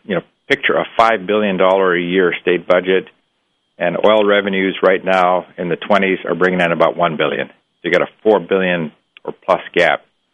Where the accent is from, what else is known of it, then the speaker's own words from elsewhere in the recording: Alaska, United States; somebody born and raised in Bush, Alaska, somebody who's been in this business here in Juneau for a number of years, everything I do is to protect small communities.